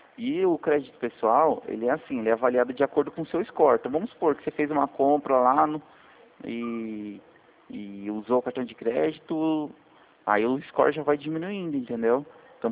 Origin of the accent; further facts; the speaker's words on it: Itu, São Paulo, Brazil; eu sou daqui de Itu, interior de São Paulo.